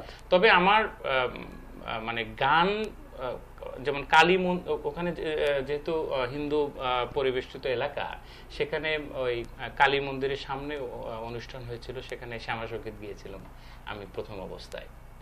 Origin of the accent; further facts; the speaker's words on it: Gaibandha, Rangpur Division, Bangladesh; born there; যেহেতু আমার নানার বাড়িতে আমি মানুষ হয়েছি, আমার জন্ম হয়েছে গাইবান্ধা, আমার দাদার বাড়ি বগুড়ায়।